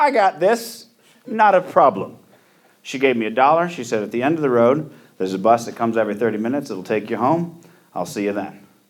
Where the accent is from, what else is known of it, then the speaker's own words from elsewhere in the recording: Phoenix, Arizona, United States; I was raised in Phoenix. Van Buren is the worst street in all of Phoenix.